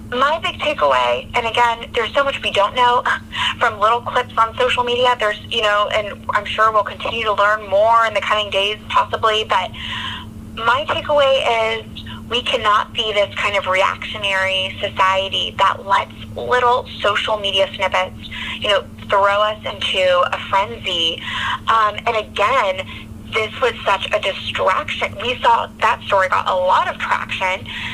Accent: East Coast, United States; Growing up on the East Coast, living on the East Coast now

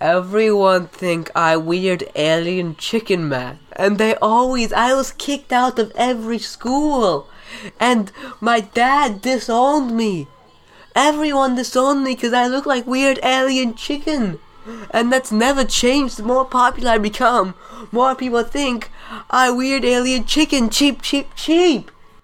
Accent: New Orleans, Louisiana, United States; New Orleans.

